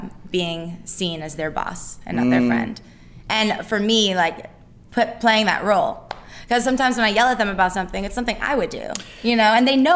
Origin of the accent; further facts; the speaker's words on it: New York, United States; but I grew up in New York. So I was dancing out there and I was a competition baby.